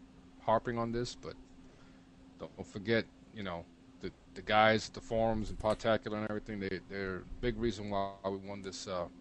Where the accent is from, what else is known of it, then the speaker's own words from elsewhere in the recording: New York City, New York, United States; All right, so, okay, we're growing up in New York City.